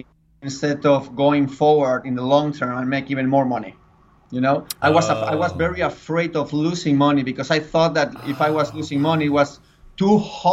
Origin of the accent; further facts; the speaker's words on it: Michigan, United States; I grew up in Michigan. I was born in Michigan, but thanks to my family, I traveled to many cities and countries and all that.